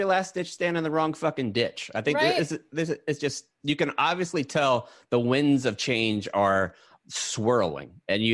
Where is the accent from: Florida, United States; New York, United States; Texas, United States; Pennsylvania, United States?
Florida, United States; Jacksonville; Like, I am from the South. Like, I'm from Jacksonville, Florida. It's named after fucking Andrew Jackson. Like, I am from that area.